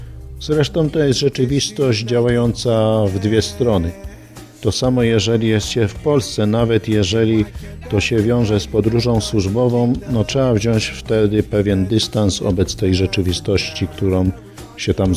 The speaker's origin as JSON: {"language": "Polish", "town": "Ostrzeszów", "region": "Greater Poland Voivodeship", "country": "Poland", "tie": "born there", "said": "Natomiast jeżeli chodzi tutaj konkretnie o Ostrzeszów, no to jest konkretnie miejsce, miasteczko, w którym się urodziłem, a pochodzę niedaleko stąd. Jest mój dom rodzinny"}